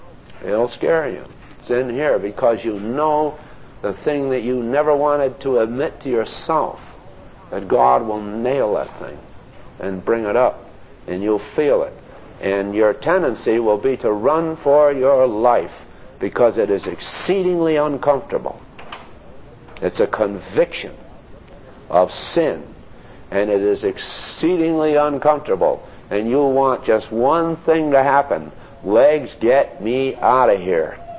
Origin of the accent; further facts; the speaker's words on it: New England, United States; But to me, I learned that in New England, because I was raised in New England, and people are very formal.